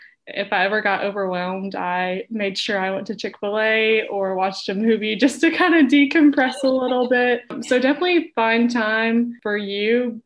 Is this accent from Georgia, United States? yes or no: yes; Valdosta, Georgia, United States; I'm going into my P2 year. I'm from Valdosta, Georgia.